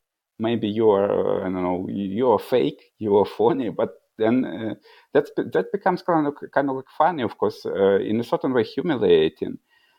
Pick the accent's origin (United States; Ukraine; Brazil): Ukraine; moved away as an adult; now in Germany; I grew up in Ukraine and lived there until, well, very recently, I moved to Germany only in the end of 2019. And, well, I worked in Ukraine, I studied in Ukraine, my parents are Ukrainians